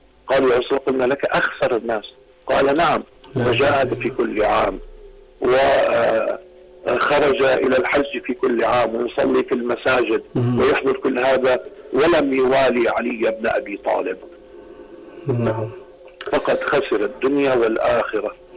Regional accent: Lebanon; يعني عندنا في لبنان هناك ما يسمى بكتاب التربية الوطنية

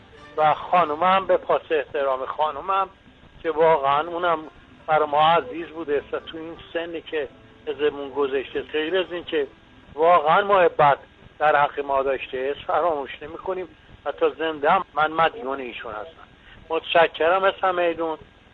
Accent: Isfahan, Iran; از اصفهان

